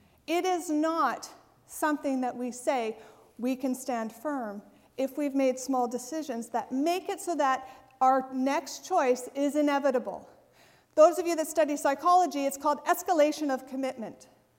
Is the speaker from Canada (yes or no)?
yes; Oshawa, Ontario, Canada; I'm from Oshawa